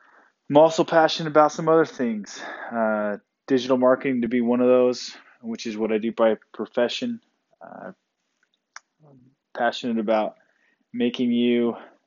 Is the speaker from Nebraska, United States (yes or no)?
no; Idaho, United States; now in Utah, United States; I am from I grew up in Idaho, and I currently live in Utah, trying to live out the dream of a digital marketer.